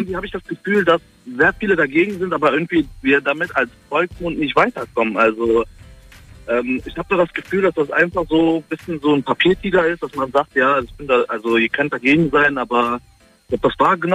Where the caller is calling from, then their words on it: Düsseldorf, North Rhine-Westphalia, Germany; Düsseldorf.